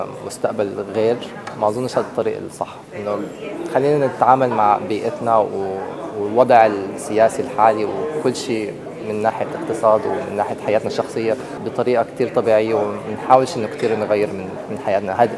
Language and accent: Arabic; Palestine; واصلي من فلسطين.